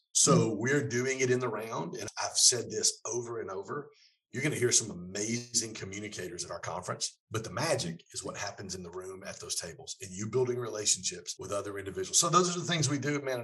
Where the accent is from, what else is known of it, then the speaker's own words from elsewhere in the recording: Detroit, Michigan, United States; accent: mix of Detroit and Atlanta; also born or lived in Atlanta, Georgia; I have a mixture between Detroit, Michigan, where I grew up, and Atlanta, Georgia. Yeah. So I'm not sure if it's a northern accent or a country accent. Yeah. Probably more country because I spent about the last 30 some odd years in the South in Atlanta.